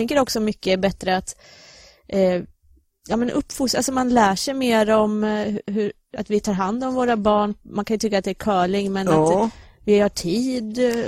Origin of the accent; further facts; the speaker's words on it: Sweden; Utom jag då, eftersom jag var från Sverige. Då kände jag mig ensam.